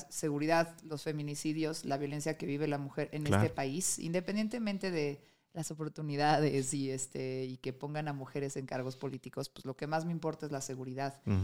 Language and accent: Spanish; Mexico; Nos une como mexicanos